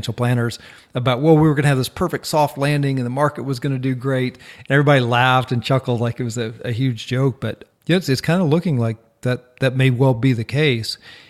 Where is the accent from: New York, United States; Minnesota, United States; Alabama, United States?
Minnesota, United States; Obviously, growing up in Minnesota, I had experienced a lot of those